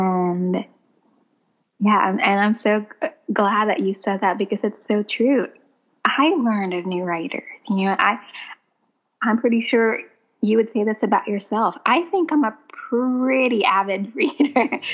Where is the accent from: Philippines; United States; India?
Philippines; I grew up in the Philippines